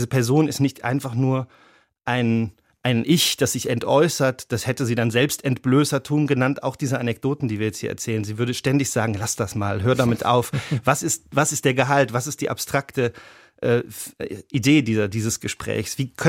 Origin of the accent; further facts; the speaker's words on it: Rhineland-Palatinate, Germany; born there; Ich bin ja in Rheinland-Pfalz geboren